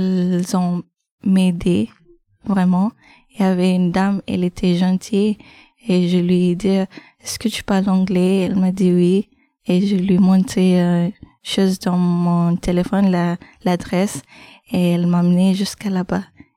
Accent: Kenya; French is a second language; now in Laval, France; Je viens du Kenya. Il est en Afrique de l'Est.

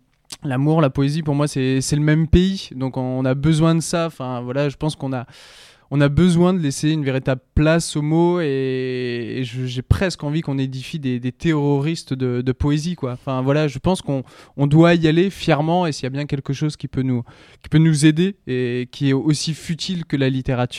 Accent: Laval, Pays de la Loire, France; la famille est domiciliée à Grenou, à Laval. Je suis né à Grenou, à Laval. J'ai grandi là-bas.

